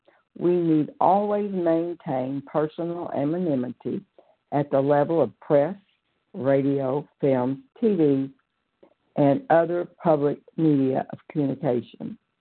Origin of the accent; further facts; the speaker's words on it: Pensacola, Florida, United States; I'm a food addict, and I'm from Pensacola, Florida.